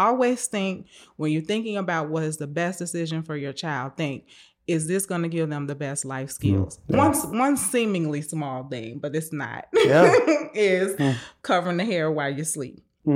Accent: Chicago, Illinois, United States; I grew up in Chicago. So yeah. most of the schools that I've gone to have been all African American.

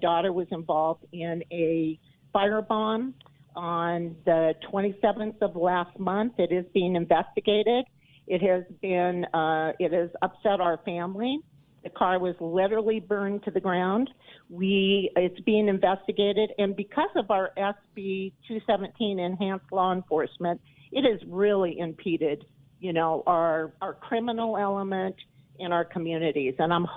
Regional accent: Boulder, Colorado, United States; I'm a native, born and raised in Boulder, Colorado.

